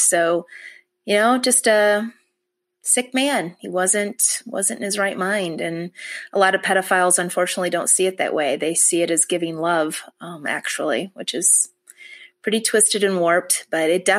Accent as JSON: {"language": "English", "region": "Michigan", "country": "United States", "tie": "born or raised there", "said": "I was born in Michigan, and that's where I was raised as well."}